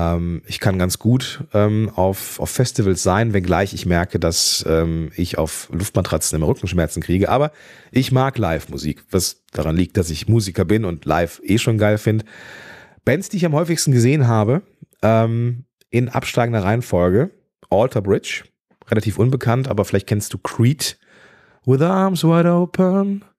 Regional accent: Düsseldorf, North Rhine-Westphalia, Germany; ich bin halt Düsseldorfer, ja, also quasi ja, ich fühle mich da sehr, sehr wohl, habe ja auch da studiert.

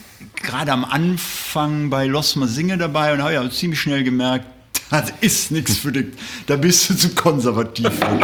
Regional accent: Oberpleis, North Rhine-Westphalia, Germany; Also ich bin in Oberpleis geboren und aufgewachsen

